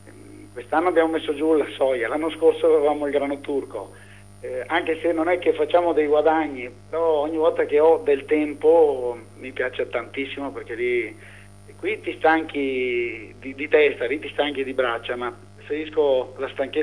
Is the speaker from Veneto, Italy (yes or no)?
yes; Veneto, Italy; Io sono dei Colli Euganei, siamo a 30 chilometri, insomma.